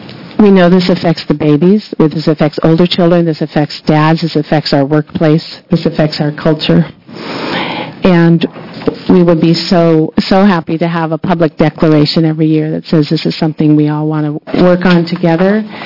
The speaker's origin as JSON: {"language": "English", "town": "Portland", "country": "United States", "said": "from Portland, here to support Bill 3625"}